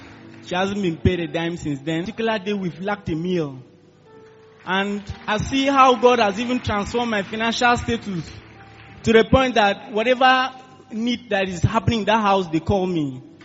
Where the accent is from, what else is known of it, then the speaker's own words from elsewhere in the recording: Akwa Ibom, Nigeria; I'm coming from Akwa Ibom.